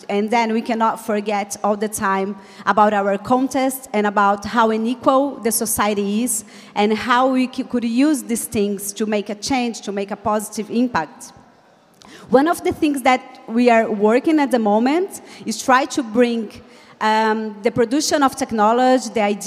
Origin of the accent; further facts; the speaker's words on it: Brazil; English is a second language; I'm from Brazil.